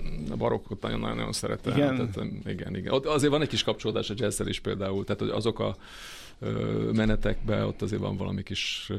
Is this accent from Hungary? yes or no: yes; Tata, Komárom-Esztergom, Hungary; én tatai vagyok egyébként, és Tatabányára jártam gimnáziumba